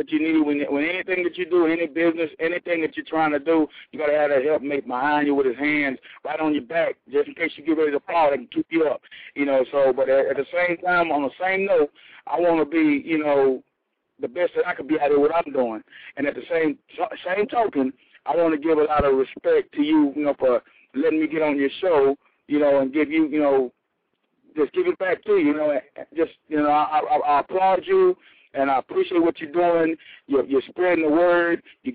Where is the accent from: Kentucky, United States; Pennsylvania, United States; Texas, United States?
Texas, United States; Houston; I am in Corpus Christi, Texas. I'm from Houston, Texas, the king of R&B, baby.